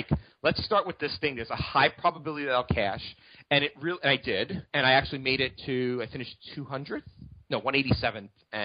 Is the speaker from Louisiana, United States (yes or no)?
no; New York, United States; like, I can't deposit it all on Bovada because I'm from New York.